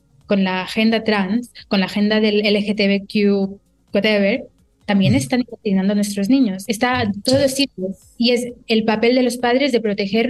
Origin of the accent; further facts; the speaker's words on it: Spain; Y creo que otro de los problemas que hay en mi país, en España, es un país socialista